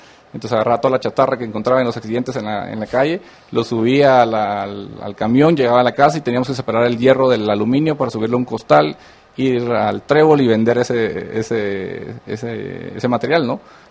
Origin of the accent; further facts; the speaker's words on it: Puerto Barrios, Izabal, Guatemala; yo soy de Puerto Barrios y Zaval, nací allá